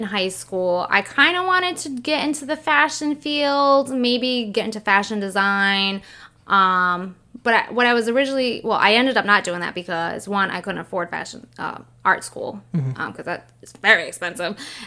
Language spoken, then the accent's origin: English; Seekonk, Massachusetts, United States; and I'm from Seekonk, Massachusetts.